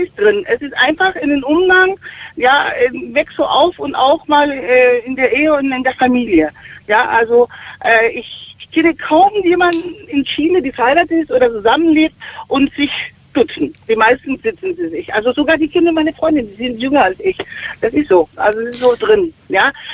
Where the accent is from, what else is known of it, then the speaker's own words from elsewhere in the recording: Chile; also born or lived in East Germany; now in Germany; Aber in meiner Heimat, ich komme aus Chile, ist das besonders in familiäre, innige Verhältnisse ein bisschen anders.